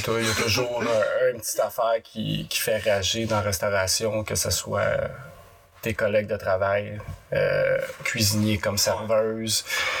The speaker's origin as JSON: {"language": "French", "region": "Quebec", "country": "Canada", "said": "toujours dans le même coin à Repentigny, vu que je viens de la Nourdière. Fait que j'ai toujours resté dans ce coin-là. Déménagé à Montréal. De Montréal, je me suis séparé, revenu à l'Assomption"}